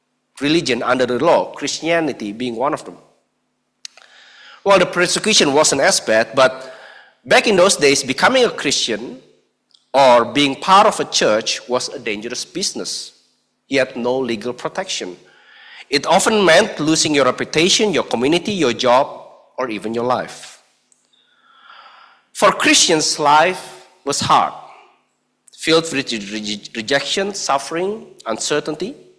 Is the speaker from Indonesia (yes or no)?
yes; Indonesia; If you're like me, growing up in Indonesia with Indonesian citizenship